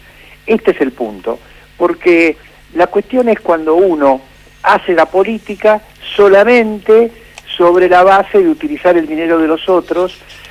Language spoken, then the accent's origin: Spanish; Argentina; en 44 millones de personas que somos los argentinos